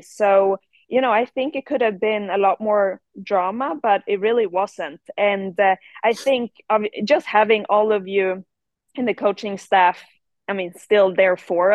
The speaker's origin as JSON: {"language": "English", "country": "Sweden", "tie": "born or raised there", "said": "growing up in Sweden, you know, golf is an individual sport the whole way. We don't play necessarily as a team in high school or anything."}